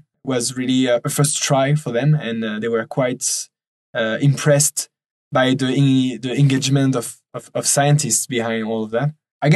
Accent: France; accent: French; English is a second language; So I was on French radio with my humble French accent

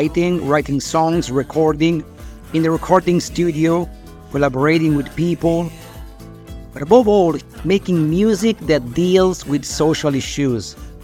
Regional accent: Lombardy, Italy; now in Modena, Italy; Both my parents immigrated as children from the south to the north of Italy. I was born and raised near Lake Como, near Milan, and about 10 years ago, I moved near Modena for love.

